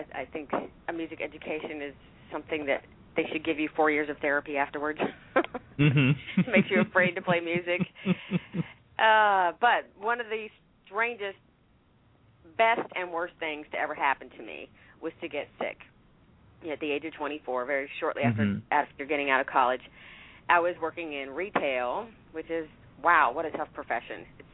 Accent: South Carolina, United States; Okay, well, I'm from South Carolina. That's where I was born and raised.

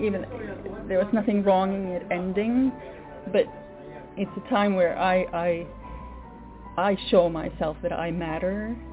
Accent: Sweden; first language Swedish; English is a second language; my mother language is Swedish, and in the word for love in Swedish is kärlek

